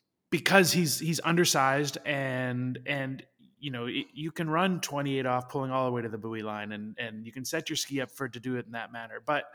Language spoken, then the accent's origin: English; Canada; I grew up skiing in Canada